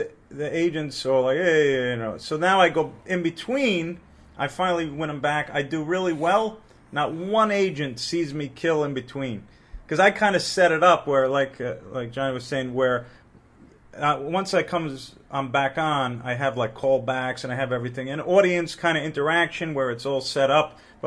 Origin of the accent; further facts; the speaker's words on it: New York, United States; And I'm from New York, so I go through the wall, you know, the door in the wall to the other side with the Pennsylvania crowd